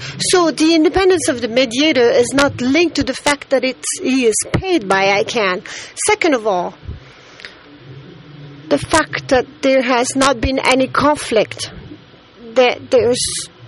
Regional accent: Mauritania; English is a second language; I am a fellowship. I am from Mauritania.

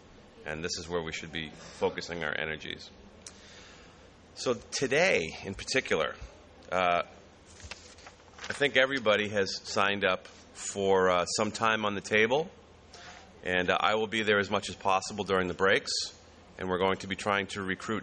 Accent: United States; I am from the United States, but my mother's family is from Quebec and Prince Edward Island. Okay, so I've got feet in different places.

